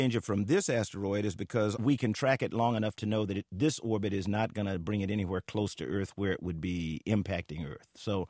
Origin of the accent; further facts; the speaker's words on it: Columbia, South Carolina, United States; I grew up in the segregated South. I grew up in Columbia, South Carolina. My mom and dad were school teachers.